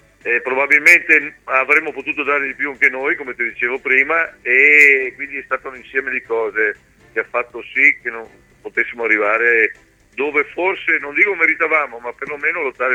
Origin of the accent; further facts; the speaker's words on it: Veneto, Italy; Lo sai, noi ci conosciamo poco, ma essendo un veneto sono anche molto sincero e schietto.